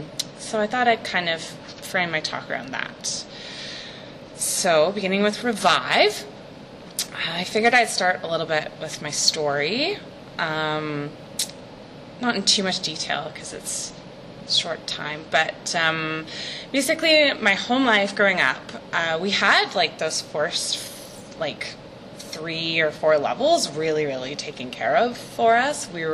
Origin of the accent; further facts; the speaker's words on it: Vancouver, British Columbia, Canada; I'm anorexic from Vancouver.